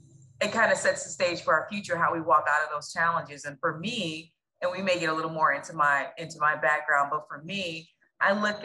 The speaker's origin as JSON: {"language": "English", "town": "Cleveland", "region": "Ohio", "country": "United States", "tie": "born or raised there", "said": "So I grew up in Cleveland, Ohio, and I turned on the radio and WZAK was my favorite station, 93."}